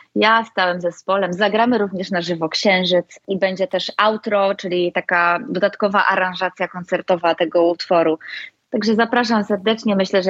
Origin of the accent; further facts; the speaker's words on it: northern Poland, Poland; tutaj u nas na północy, gdy gramy w moich rodzinnych stronach, to jednak czuć energię północy